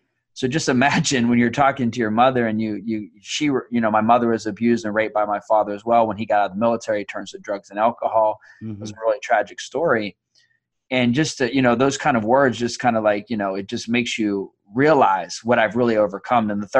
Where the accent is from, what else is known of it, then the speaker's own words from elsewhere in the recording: Fort Benning, Georgia, United States; born there; I come from a military family. I was an Army brat. I was born in Fort Benning, Georgia.